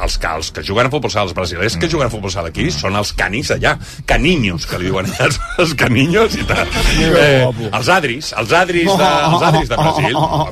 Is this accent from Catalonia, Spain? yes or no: yes; L'Hospitalet de Llobregat, Catalonia, Spain; O sigui, és exagerat fins i tot pels que som de l'Hospitalet.